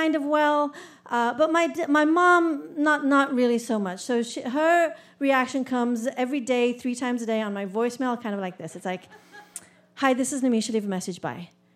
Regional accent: California, United States; moved away; I'm a transplant from California and I have no jacket, no umbrella, flimsy open-toe shoes.

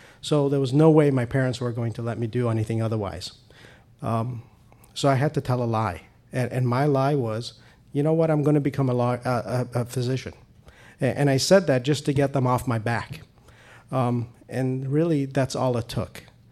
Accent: Iran; I'm Persian. I'm an immigrant from Iran.

